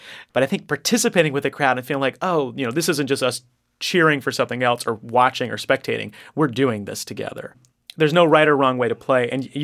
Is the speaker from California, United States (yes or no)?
no; New York, United States; And I'm as guilty as any New Yorker of that.